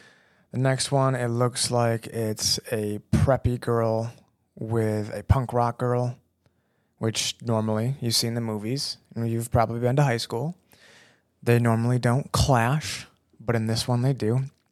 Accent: Michigan, United States; First of all, the Lions didn't make it, and they're my team. I'm from Michigan, and they were so close this year.

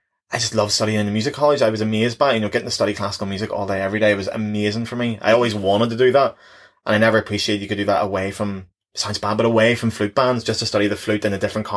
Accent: Northern Ireland, United Kingdom; I think the accent and the charm of being a Northern Irish person

